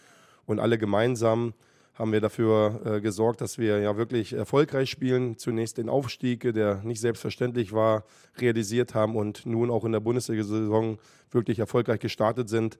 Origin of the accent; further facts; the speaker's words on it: Hannover, Lower Saxony, Germany; also born or lived in Langenhagen; Aber ja, ich bin Hannoveraner Junge. Ich bin zwar in Langenhagen geboren, aber habe immer in Hannover gelebt. Meine Familie wohnt auch heute noch im Zentrum.